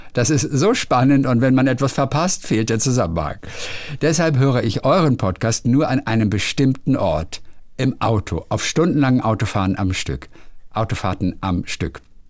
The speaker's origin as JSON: {"language": "German", "region": "Hamburg", "country": "Germany", "tie": "born there", "lives_now": "Bönningstedt, Germany", "said": "54 Jahre alt, geboren in Hamburg, lebe aber jetzt im Exil in Schleswig-Holstein, genau in Bönningstedt. Das liegt nur wenige Kilometer an der Stadtgrenze zu Hamburg."}